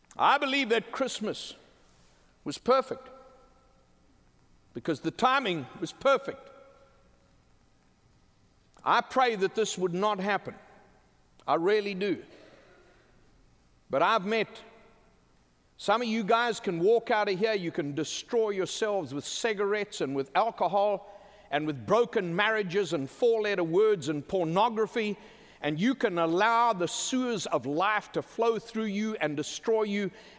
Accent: KwaZulu-Natal, South Africa; I don't understand that why would I have grown up in Zululand in Africa? Why would I come from Africa? Why would I be born in Africa? Why would I go to boarding school in Africa?

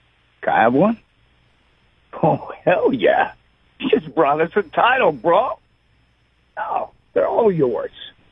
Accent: Oakland, California, United States; I grew up in Oakland when they won three straight.

